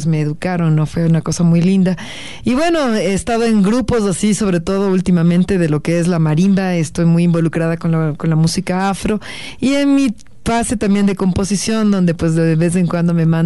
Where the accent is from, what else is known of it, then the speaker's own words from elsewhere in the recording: Quito, Pichincha, Ecuador; No, pues soy quiteña y súper contenta.